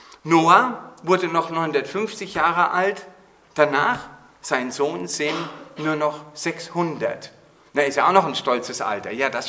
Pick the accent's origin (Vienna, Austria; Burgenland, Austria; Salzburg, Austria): Burgenland, Austria; Bis vor 8 Jahren oder vor 10 Jahren bei uns im Burgenland durch unser Dorf ein Tornado gegangen ist und hat eine Schneise durch das Dorf geschlagen